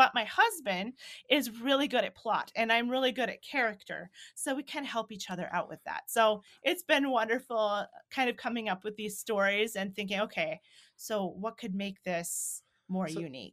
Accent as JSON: {"language": "English", "region": "Minnesota", "country": "United States", "tie": "born or raised there", "said": "And I mean, like you said, I grew up in Minnesota, but I've always felt like North Dakota was part of my home too."}